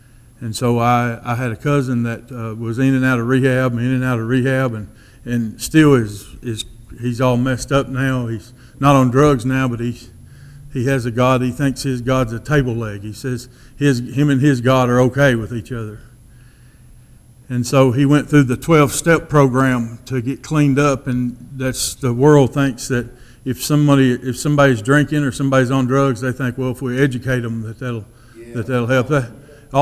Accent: Somerset, Kentucky, United States; born there; '73, I was born in Somerset, Kentucky, and my mom and dad, they never went to church.

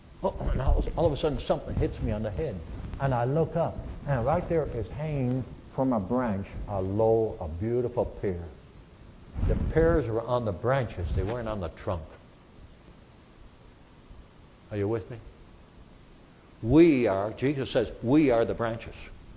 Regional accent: Netherlands; first language Dutch; English is a second language; I don't know Spanish. I'm Dutch. I was born in Holland. I'm Dutch. I know Dutch, but I don't know Spanish.

